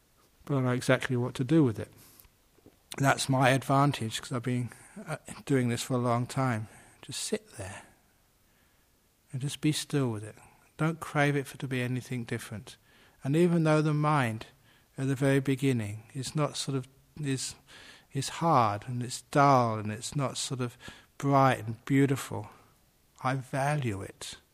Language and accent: English; Thailand; when I was growing up in Thailand as a monk